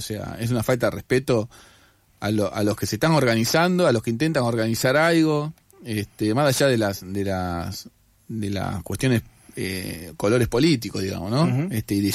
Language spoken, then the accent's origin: Spanish; Barracas, Buenos Aires Province, Argentina; me imagino que habrá estado en otro lado, yo soy de Barraca